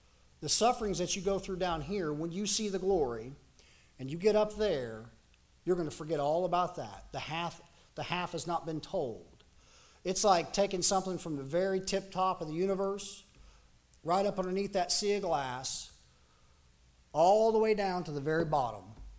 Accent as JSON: {"language": "English", "region": "Washington", "country": "United States", "tie": "born there", "said": "Now, for me, I was born up in the Cascade Mountains up in Washington, so I've seen some pretty country."}